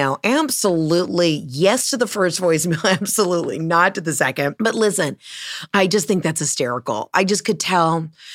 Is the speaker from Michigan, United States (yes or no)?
no; Georgia, United States; Now, A to B, P to P, you know I can say that because I'm from Georgia.